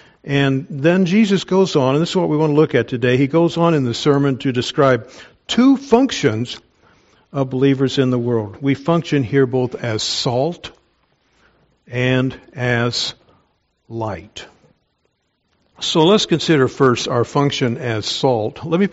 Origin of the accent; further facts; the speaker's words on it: Kansas, United States; I'm from Kansas, where we learn to do that sort of stuff.